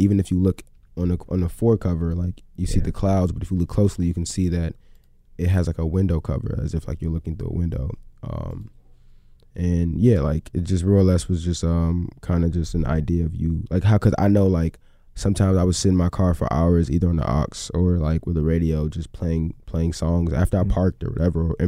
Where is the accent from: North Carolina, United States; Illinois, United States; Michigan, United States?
Illinois, United States; Evanston; born there; because I was born in Evanston, so I know Evanston a little better than most people would.